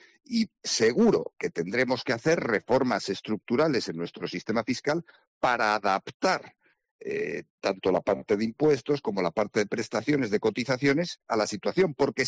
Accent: Extremadura, Spain; en parte porque somos vecinos de Portugal y a Portugal se llega a través de Extremadura

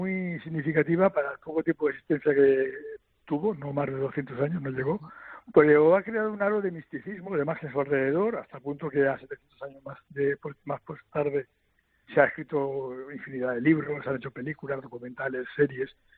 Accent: Valencian Community, Spain; Yo soy valenciano y siempre tengo una puntita de valencianía que me tira a la tierra.

